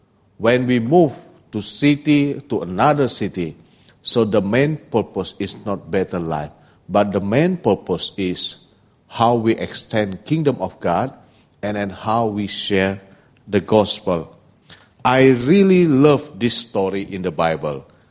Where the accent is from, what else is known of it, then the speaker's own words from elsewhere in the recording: Indonesia; now in Hong Kong; I'm from Indonesia.